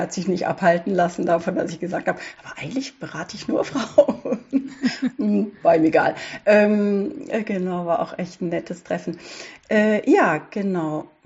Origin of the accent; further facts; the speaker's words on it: Baden-Württemberg, Germany; ich komme auf jeden Fall aus, oder manchmal, wenn ich es so nicht Schwarzwald sage, dann sage ich, ich komme aus Südbaden.